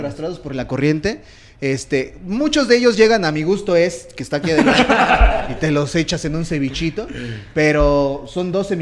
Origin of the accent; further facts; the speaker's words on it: Puebla, Mexico; Soy poblano